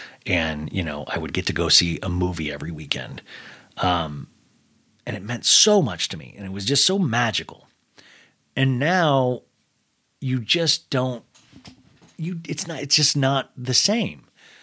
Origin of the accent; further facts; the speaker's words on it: Kansas, United States; And remembering, like, even growing up in Kansas, I was just so in love.